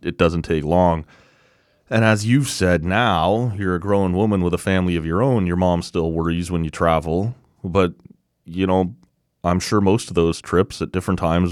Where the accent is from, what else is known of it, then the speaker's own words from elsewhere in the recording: Oshawa, Ontario, Canada; So I grew up in Oshawa, and this place was in Brantford, about 2 hours west. And so for my first several years, I left home at 12 years old in grade 7 to go and go to school there.